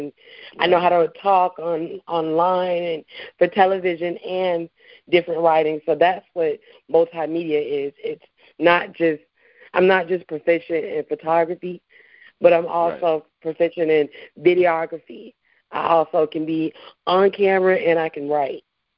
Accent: Tallahassee, Florida, United States; I'm 29 years old, born and raised in Tallahassee.

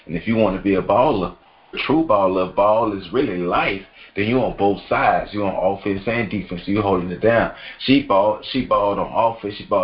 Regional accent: Florida, United States; I'm from Florida. I don't want to play in the snow.

